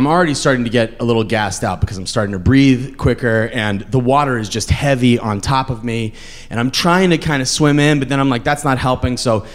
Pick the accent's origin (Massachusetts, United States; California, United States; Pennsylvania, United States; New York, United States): Massachusetts, United States; Hi. So I grew up in Massachusetts. Both my parents from Massachusetts, very Irish Catholic family.